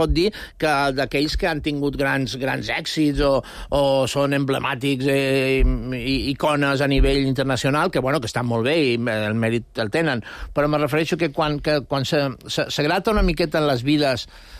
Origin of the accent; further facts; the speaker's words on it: Sant Antoni, Balearic Islands, Spain; Jo som de Sant Antoni i mai no he dit pujo a Eivissa ni a Vila, seria.